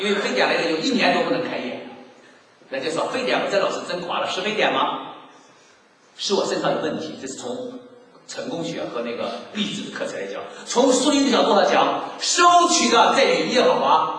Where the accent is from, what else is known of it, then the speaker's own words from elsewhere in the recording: Taiwan; 我不能说我是台湾人。